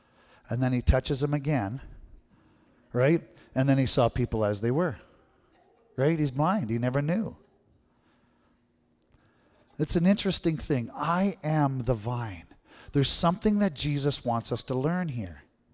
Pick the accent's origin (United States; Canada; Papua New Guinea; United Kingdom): Canada; Manitoba; Honestly, I grew up in Manitoba, and I'm a little jealous because I think Saskatchewan has the biggest tree between our two provinces.